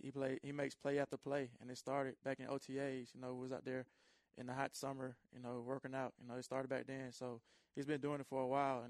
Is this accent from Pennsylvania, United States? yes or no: no; Atlanta, Georgia, United States; At first, it was kind of hard getting used to it, you know, 10 feet of snow growing up in Atlanta. You know, I'm not used to the cold weather and snow